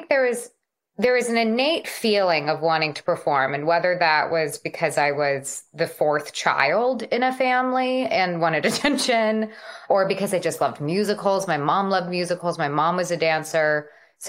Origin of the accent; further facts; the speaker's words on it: Los Angeles, California, United States; I was born and raised in the Valley. I was raised everywhere in the Valley. We covered quite a span of the San Fernando Valley in Los Angeles.